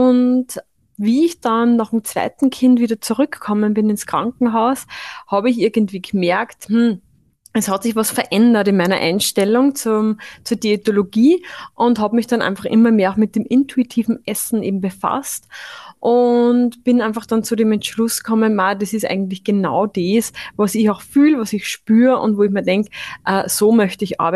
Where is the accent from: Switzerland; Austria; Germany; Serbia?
Austria; Upper Austria; ich bin aus Oberösterreich, weil du bist ja aus der Steiermark, also ich bin aus Oberösterreich